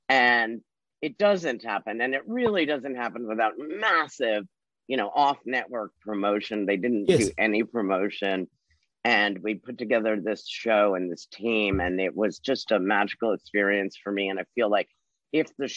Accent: New York, United States; I grew up in New York, and, you know, obviously The Daily Show started there.

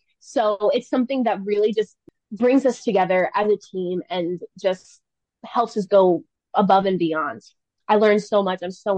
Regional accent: Staten Island, New York, United States; And coming from, I'm from Staten Island, which is, you know, very one-dimensional from my experience.

